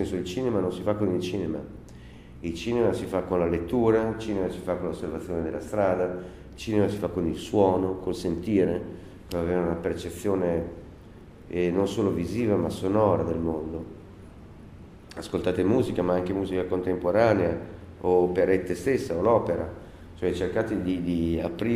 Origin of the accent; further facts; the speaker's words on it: Bologna, Emilia-Romagna, Italy; now in Rome, Italy; vivo in Italia, sono di Bologna, ma abito da tantissimo a Roma e ho vissuto anche molto all'estero